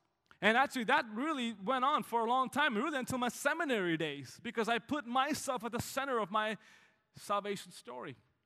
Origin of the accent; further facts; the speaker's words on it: South India, India; I was born and raised in South India, a little while ago